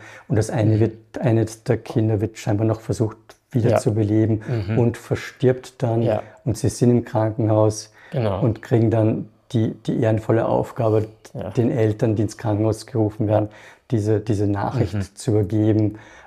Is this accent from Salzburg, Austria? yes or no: yes; Salzburg, Austria; weil ich bin in Salzburg aufgewachsen